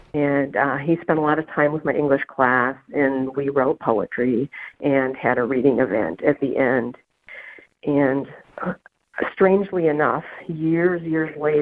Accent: Wisconsin Rapids, Wisconsin, United States; I was born in Riverview Hospital in Wisconsin Rapids. I grew up in Rapids. I graduated from Lincoln High School.

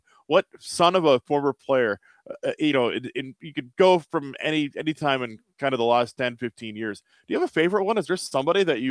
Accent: Wisconsin, United States; But I know for people from where I grew up in the Chippewa Valley in western Wisconsin, it is pretty neat to see these two teams play.

